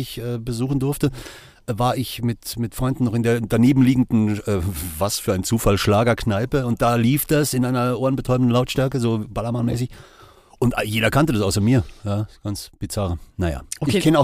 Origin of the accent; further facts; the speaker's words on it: Bavaria, Germany; Also der hatte so ein Wimmerl, sagt man bei uns in Bayern.